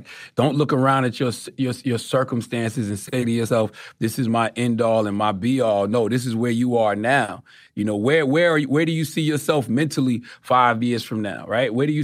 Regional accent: Mount Corner, South Carolina, United States; I'm from Mount Corner, South Carolina. Even though I've transcended my circumstances, I still represent Mount Corner to the fullest because so much of who I am is that place.

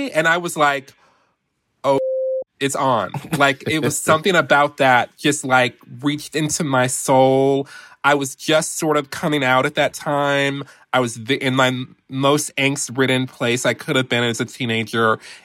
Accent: Detroit, Michigan, United States; I grew up in Detroit, Michigan, Motown.

